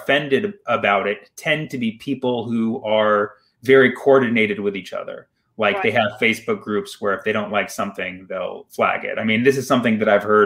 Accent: Berkeley, California, United States; also born or lived in Fremont; growing up in Berkeley, like, I noticed right away it was diverse.

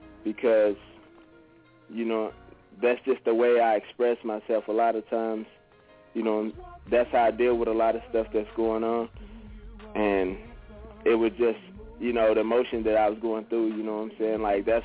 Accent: Lubbock, Texas, United States; I'm from Lubbock, Texas, like she said.

